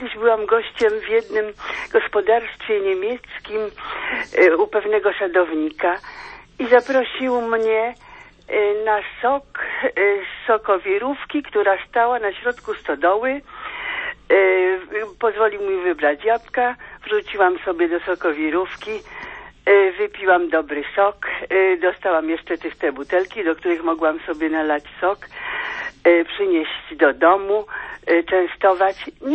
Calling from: Płock, Masovian Voivodeship, Poland; jestem, dzwonię z Płocka

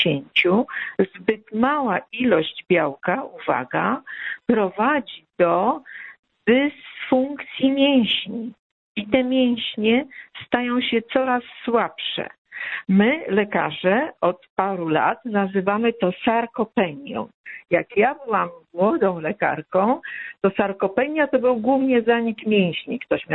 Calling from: Warsaw, Masovian Voivodeship, Poland; Ja jestem lekarzem, dzwonię z Warszawy

